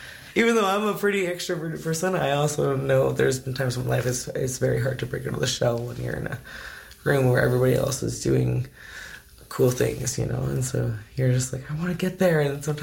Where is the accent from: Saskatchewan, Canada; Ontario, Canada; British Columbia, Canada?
British Columbia, Canada; Dease Lake; now in Whitehorse, Canada; I grew up there most of my life. I moved back there a couple years ago to try and make it back in the hometown for a bit